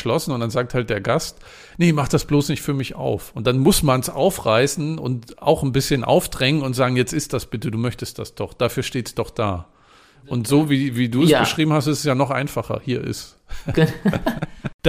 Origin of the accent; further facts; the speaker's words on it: Rostock, Mecklenburg-Vorpommern, Germany; Wenn ich in meiner Heimat Rostock bin, ist das ähnlich